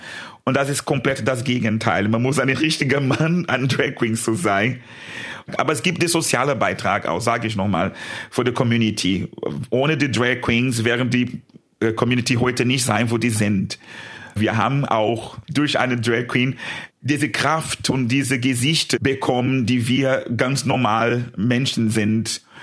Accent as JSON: {"language": "German", "region": "São Paulo", "country": "Brazil", "tie": "born or raised there", "second_language": "German", "said": "In meiner Heimat in Brasilien, ich war noch sehr jung"}